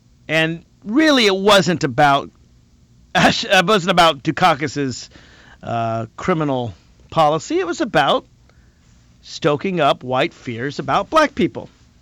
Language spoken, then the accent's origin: English; Tennessee, United States; And, well, a lot of Tennesseans, and I'm from Tennessee, felt that Al Gore moved away.